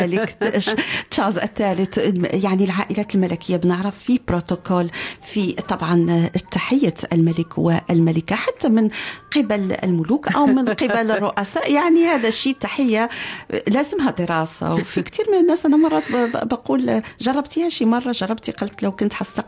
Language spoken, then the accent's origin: Arabic; Morocco; بعرف انه مهرجان عندنا في المغرب كمان بيقام في هذه الايام